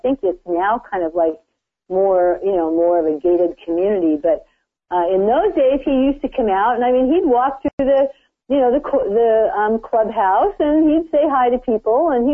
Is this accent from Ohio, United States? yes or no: no; Laguna Beach, California, United States; when I was growing up in Laguna, I worked out At a place called Coto de Casa, which is a kind of a ranch that's out, you know, it's in the country near Laguna Beach.